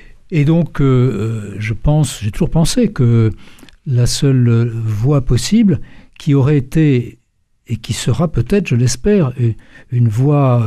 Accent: Paris, Île-de-France, France; C'est parce que, bon, j'étais de Paris

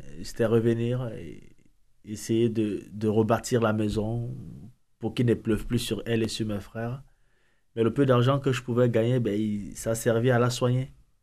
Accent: Cameroon; moved away; Parce que je suis parti du Cameroun en 2003.

